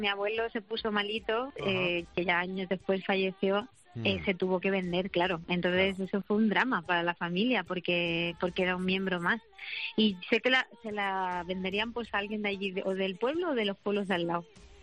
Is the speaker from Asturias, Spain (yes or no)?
no; Letur, Castilla-La Mancha, Spain; also born or lived in Albacete; yo nací en Albacete, pero sí. Ajá. Que es verdad que me criaba ahí en Letur. Y entonces, pues yo siempre que acudo a mi raíz, pues hablo de Letur y de la Sierra del Segura.